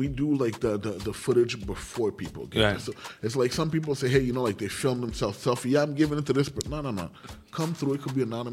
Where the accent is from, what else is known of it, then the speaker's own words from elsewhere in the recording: Montreal, Quebec, Canada; I'm from the hood. I'm from Ama Bay.